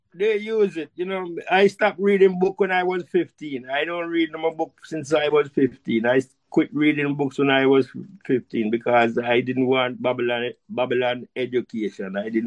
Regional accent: Cambridge, Saint James, Jamaica; You know, I was born in 1953. And I was born in Cambridge. Way in the bush in St. James. Way in the bush. You know, and in Cambridge, when night come, you better go home because it's dark.

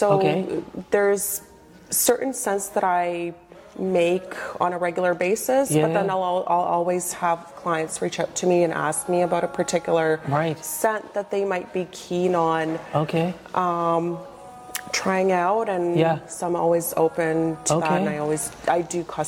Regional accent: Toronto, Ontario, Canada; now in Fort McMurray, Canada; and I'm from Toronto, Ontario.

